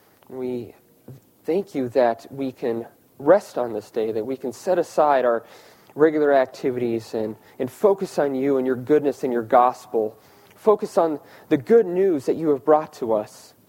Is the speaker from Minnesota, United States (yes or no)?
no; Omaha, Nebraska, United States; I'm originally from Omaha, Nebraska, so go Big Red.